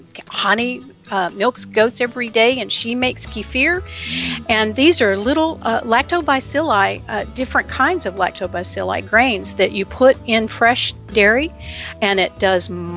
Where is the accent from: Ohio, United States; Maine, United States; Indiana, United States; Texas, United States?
Texas, United States; I'm from Texas. I got to say howdy.